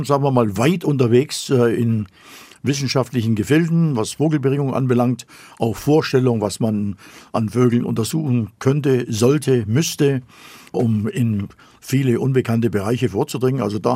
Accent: Zittau, Saxony, Germany; Ich war damals ein kleiner Steppke in Ostsachsen, in Zittau, in meiner Geburtsstadt. Und das war im Jahre des Herrn 1952, 13-jährig.

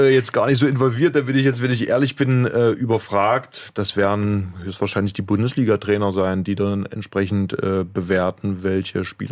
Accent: East Germany, Germany; Ich bin im Osten groß geworden, lebe aber auch schon lange Zeit im wiedervereinigten Deutschland beziehungsweise auch im Westen.

